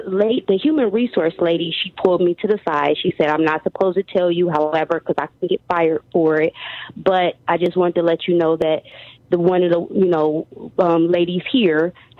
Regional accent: Michigan, United States; moved away as an adult; I was 25 years old, and it kind of blew me away. That was my, you know, I was from Michigan, moving to Georgia to provide a better life for my daughter.

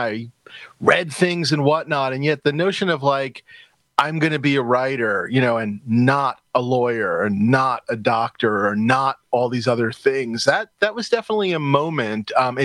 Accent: New York City, New York, United States; No, you are making that up. I'm from New York City.

